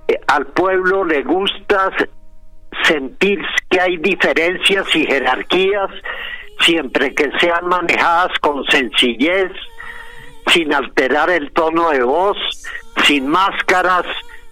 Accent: Colombia; soy un colombiano en algunas cosas colombianísimo y en otro una especie de alienígena que por algún motivo nació acá

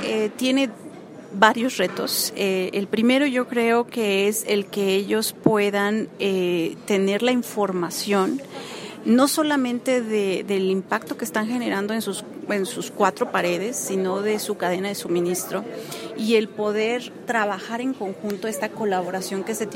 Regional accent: Mexico; yo soy mexicana

